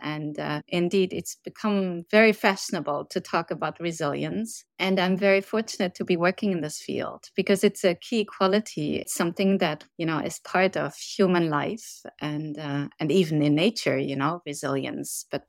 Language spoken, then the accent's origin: English; Berlin, Germany; growing up in West Berlin at the time, you know, that place still continues to be and feel like home.